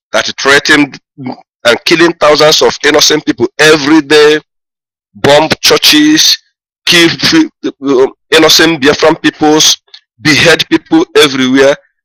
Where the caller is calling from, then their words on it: Italy; I'm calling from Italy.